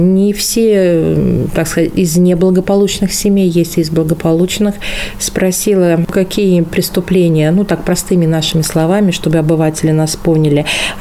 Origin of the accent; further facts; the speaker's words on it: Urals, Russia; now in Tomsk, Russia; Одна – это располагается на территории Урала, откуда я родом, а вторая – вот у нас в Томске.